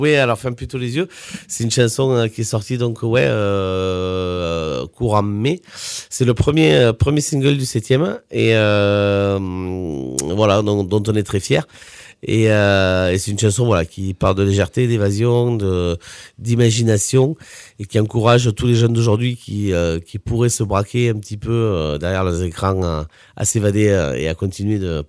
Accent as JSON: {"language": "French", "town": "Cahors", "region": "Occitanie", "country": "France", "said": "on est originaire d'ici, de Cahors"}